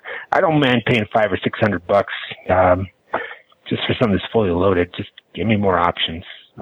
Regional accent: Austin, Texas, United States; I'm from Austin, Texas, and this is for the Android Central podcast.

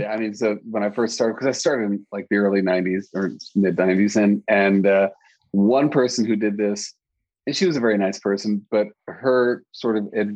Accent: New York, United States; I'm a New Yorker and I will find you a litter of kittens.

